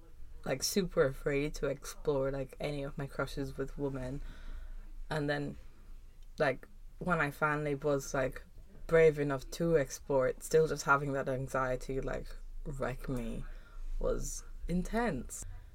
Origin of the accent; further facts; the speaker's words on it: Kingston, Jamaica; moved away as an adult; now in London, United Kingdom; So I grew up in Kingston, which is the capital of Jamaica. And when I say grew up, I mean I actually grew up there. Like, I only moved here to London when I was 18. So I spent literally all of my adolescence in Kingston.